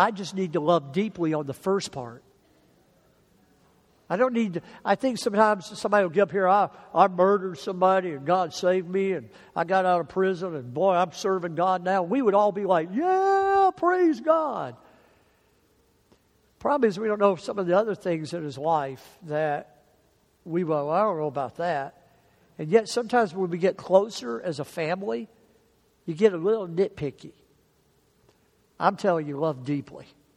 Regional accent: the South, United States; I don't want to sound stupid because I'm from the South and some of the words I use and my kids pick on me enough.

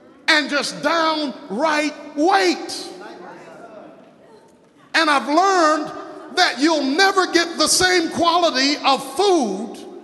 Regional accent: New York, United States; growing up in New York, I had never referred to that meal we eat after in the evening time.

